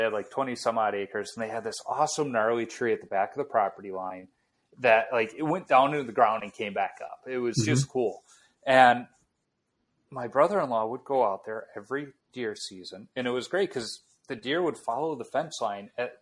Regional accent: Chicago, Illinois, United States; So I grew up in Chicago. We had to go to the zoo to see cows.

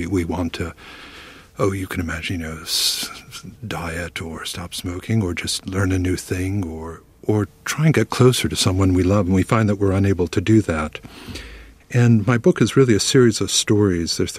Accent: Indiana, United States; I grew up in Indiana.

